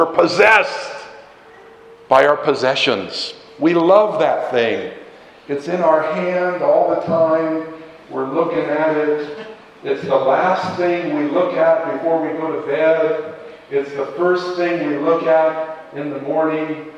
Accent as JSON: {"language": "English", "country": "United States", "said": "I'm an American."}